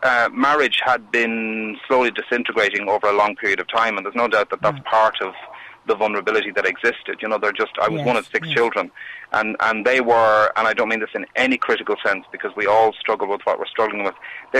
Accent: Wexford, Leinster, Ireland; moved away; I fled my hometown, Wexford, in January of 1984.

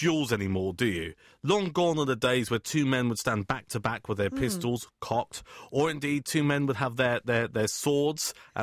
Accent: United Kingdom; because it's, you know, we're British, it's not nice, we shouldn't talk about money.

